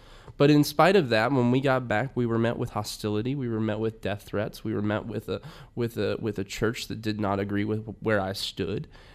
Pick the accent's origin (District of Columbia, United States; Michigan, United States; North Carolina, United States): North Carolina, United States; unfortunately, I come from Appalachia. I'm Piedmont of North Carolina. We've seen poorest of the poor in those areas.